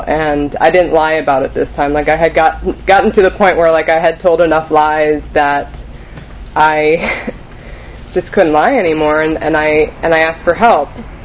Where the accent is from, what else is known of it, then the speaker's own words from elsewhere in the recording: New Jersey, United States; moved away as an adult; now in Florida, United States; This is a little over 5 years ago, so I'm from New Jersey, by the way.